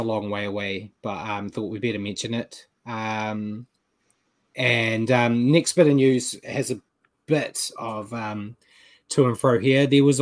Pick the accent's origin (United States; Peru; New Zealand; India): New Zealand; It's a pain in the ass as a New Zealander here with the time.